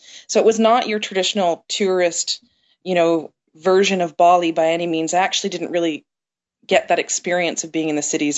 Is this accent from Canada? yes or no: yes; Windsor, Ontario, Canada; I grew up in Windsor, Ontario. Which is like, it's very humid there, very beautiful weather, super hot in the summer.